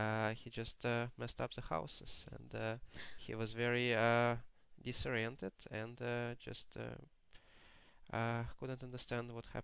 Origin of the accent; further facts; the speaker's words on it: Russia; So I was growing up in Russia when it was a kind of a Great Depression there.